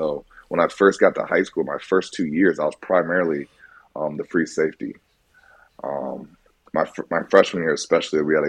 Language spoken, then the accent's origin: English; Iowa, United States; Growing up in Iowa, though, it's a very, it's the Midwest. Iowa's known for its agriculture. My mom's side of the family, all of them are farmers and everything.